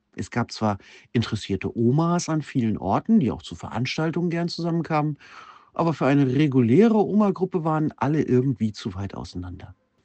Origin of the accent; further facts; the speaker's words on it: Northern Germany, Germany; now in Gütersloh, Germany; Ja, es ist zu hören an meinem Akzent, den wir Norddeutsche ja mal so gar nicht haben. Der Ursprung liegt im hohen Norden.